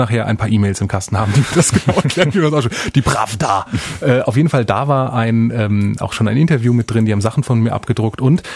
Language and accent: German; Hesse, Germany; Also ich bin in der Nähe von Darmstadt groß geworden